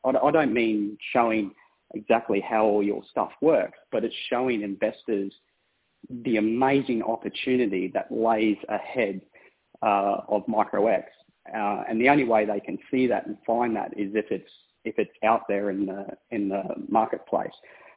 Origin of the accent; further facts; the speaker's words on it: Australia; It's very humbling as an Aussie and ex-engineer to see what you all have achieved so far.